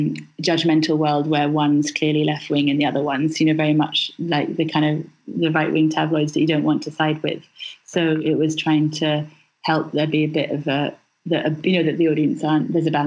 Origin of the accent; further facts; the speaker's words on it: Scotland, United Kingdom; I grew up in Scotland, just near Loch Lomond.